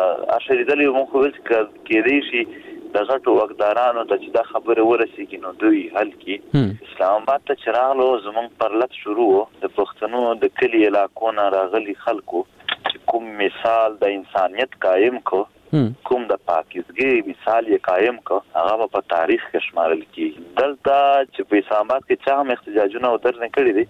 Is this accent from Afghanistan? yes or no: no; Khyber Pakhtunkhwa, Pakistan; مونږ د پښتونخوا خاورې یو مونږ پښتانه یو